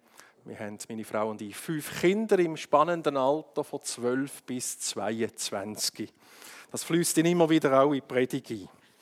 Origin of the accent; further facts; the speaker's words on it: Appenzell, Switzerland; Ich bin ursprünglich aufgewachsen im Appenzellerland in einer grossen Familie.